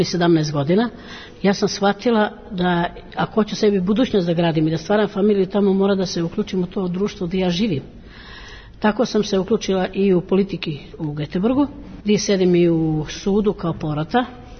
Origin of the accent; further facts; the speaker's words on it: Pirot, Southern and Eastern Serbia, Serbia; now in Gothenburg, Sweden; dolazim iz Pirota sam rodom, ali živim u Švedskoj već 47 godina.